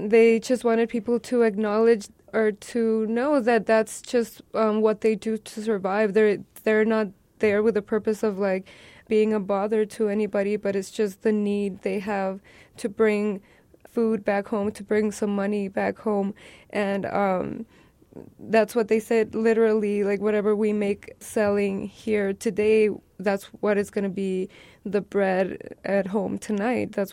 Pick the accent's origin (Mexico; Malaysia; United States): Mexico; Ciudad Juárez, Chihuahua; how I grew up in Juarez and just this border, with this border culture